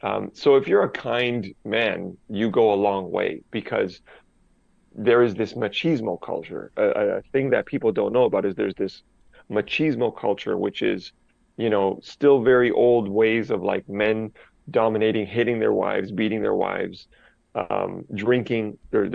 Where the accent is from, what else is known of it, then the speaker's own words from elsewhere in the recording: Canada; I'm from Canada